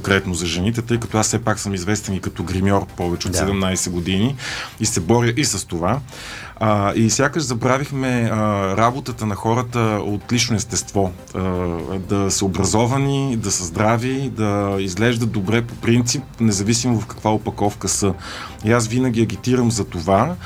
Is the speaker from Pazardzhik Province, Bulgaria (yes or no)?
no; Kyustendil, Kyustendil Province, Bulgaria; Аз съм от Юстендил.